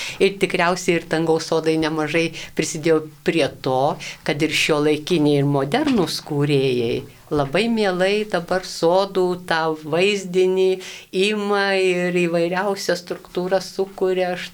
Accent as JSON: {"language": "Lithuanian", "region": "Aukštaitija", "country": "Lithuania", "tie": "born or raised there", "said": "aš į savo vaikystės, kurį laiką, kol augau, Aukštaitijoje tik buvo toks dalykas"}